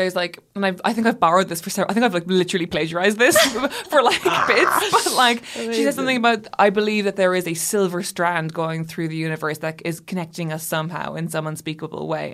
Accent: Ireland; because I grew up Catholic and in Ireland as well.

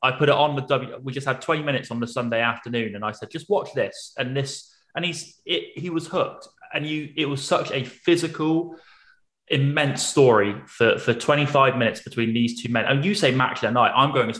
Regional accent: England, United Kingdom; And it's not just because we're all English lads here, lads.

